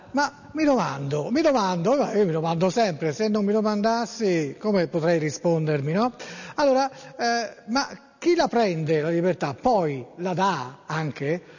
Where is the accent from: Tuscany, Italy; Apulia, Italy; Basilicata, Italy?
Tuscany, Italy; Staffoli; Io sono di Staffoli, sono lì